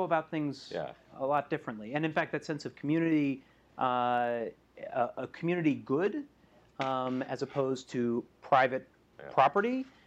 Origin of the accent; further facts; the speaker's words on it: Vermont, United States; I grew up in Vermont, went to Hanover High School in Hanover, New Hampshire